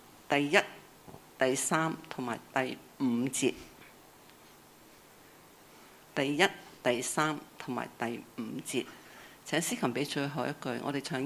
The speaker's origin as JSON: {"language": "Cantonese", "country": "Hong Kong", "said": "我哋相信我哋香港人呢個星期都經歷啲見到一啲驚天動地嘅事"}